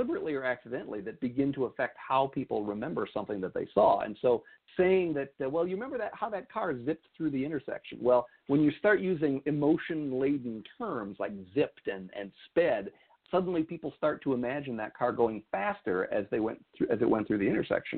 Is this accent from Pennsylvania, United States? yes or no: no; California, United States; And, and I grew up in the Bay Area near San Francisco.